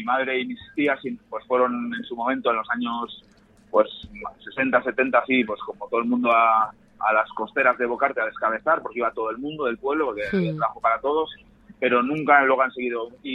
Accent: Santoña, Cantabria, Spain; born there; En mi caso soy nacido en Santoña, pero luego siempre he vivido fuera, ¿no?

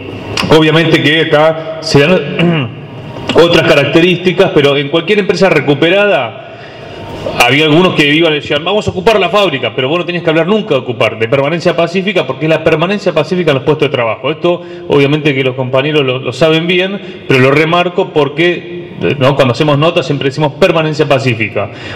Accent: Argentina; porque si no vamos a estar derrotados como pueblo argentino.

